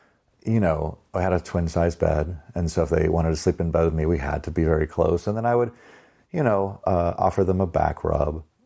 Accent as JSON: {"language": "English", "town": "Dallas", "region": "Texas", "country": "United States", "tie": "born or raised there", "said": "I'm 52 years old, and I graduated high school in 1989. I grew up in Dallas, Texas. We had a high school of like 6,000 kids"}